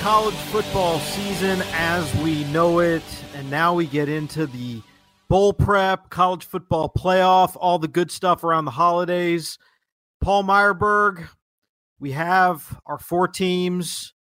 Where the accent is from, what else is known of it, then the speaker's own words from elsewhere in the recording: Atlanta, Georgia, United States; in the Peach Bowl in my hometown of Atlanta, Georgia on New Year's Eve.